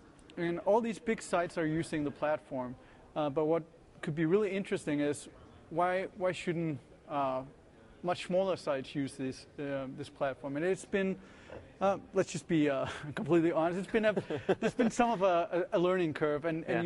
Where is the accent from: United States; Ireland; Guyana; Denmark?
Denmark; Copenhagen, Capital Region of Denmark; I come from Copenhagen, Denmark.